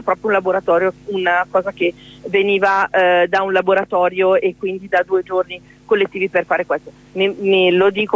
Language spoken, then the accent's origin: Italian; Bologna, Emilia-Romagna, Italy; Io vengo da Bologna